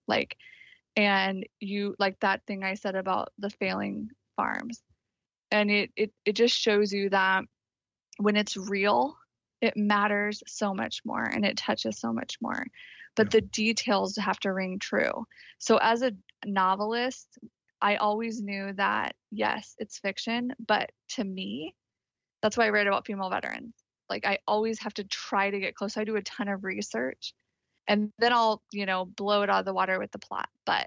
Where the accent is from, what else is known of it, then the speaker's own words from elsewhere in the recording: Missouri, United States; I come from Missouri and my family has farms, but they weren't on like one side or the other.